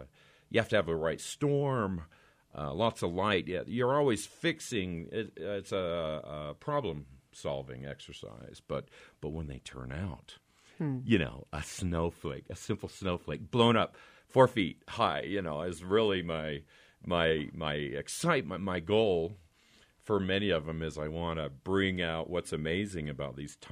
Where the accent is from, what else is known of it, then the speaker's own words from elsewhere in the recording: Utah, United States; and I'm from Utah. I love Utah.